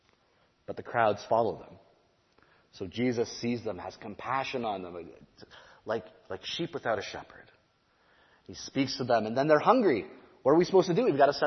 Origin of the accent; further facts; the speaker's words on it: Burlington, Ontario, Canada; now in Nebraska, United States; I am from Burlington, Ontario, a very small city of about 180,000 people, which would be the third largest city in Nebraska.